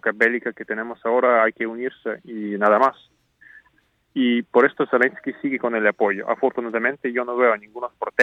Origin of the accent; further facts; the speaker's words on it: Ukraine; porque en Ucrania siempre hay las disputas internas, políticas, hay un conflicto siempre en mi país.